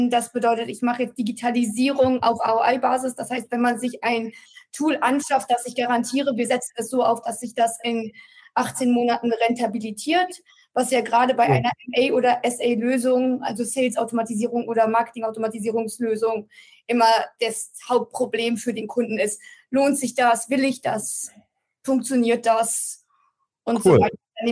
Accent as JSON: {"language": "German", "town": "Munich", "region": "Bavaria", "country": "Germany", "also_born_or_lived": "Netherlands", "moved": "as an adult", "lives_now": "San Francisco, United States", "said": "Ich komme aus München. Ich habe nach meinem Abi einfach entschieden, dass ich ein bisschen Auslandserfahrung sammeln möchte."}